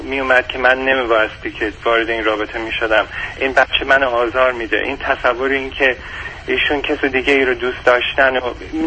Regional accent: Iran; moved away as an adult; من سال 2009 از ایران اومدم بیرون با مدرک دکترای دامپزشکی

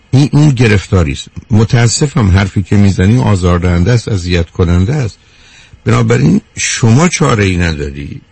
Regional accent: Iran

